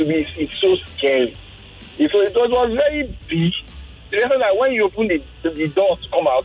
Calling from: Sacramento, California, United States; I'm calling from the Sac area.

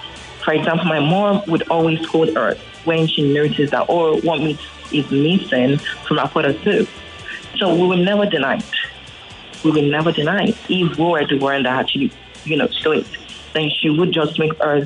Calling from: Ikorodu, Lagos, Nigeria; I'm calling from Ikorodu right now.

